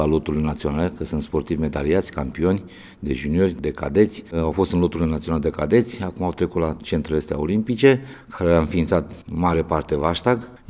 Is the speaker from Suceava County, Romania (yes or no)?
no; Brașov, Brașov County, Romania; also born or lived in Sălaj; De origine sunt din Sălaj, născut în Sălaj, dar sunt crescut la Brașov, că părinții mei au migrat spre Brașov pentru că acolo, fiind oraș industrial, erau bani mai mulți decât în Sălaș